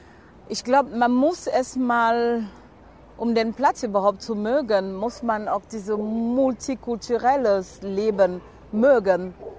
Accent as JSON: {"language": "German", "country": "Cameroon", "moved": "yes", "lives_now": "Cologne, Germany", "said": "Es waren Leute, die auch aus meinem Heimatland kamen, nämlich aus Kamerun."}